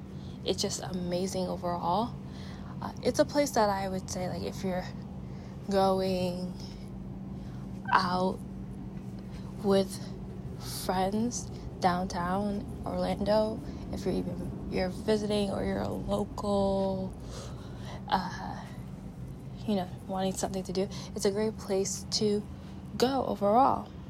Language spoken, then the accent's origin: English; Canada; Again, I'm Canadian, so I don't really know about the USA in the 20s